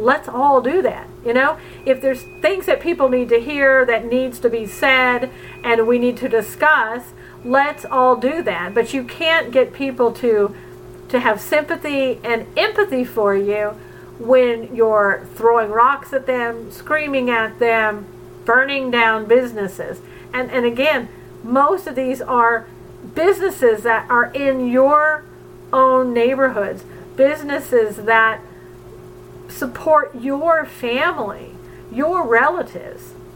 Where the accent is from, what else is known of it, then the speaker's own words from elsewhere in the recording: the South, United States; I grew up in the South during the 60s when Martin Luther King was alive.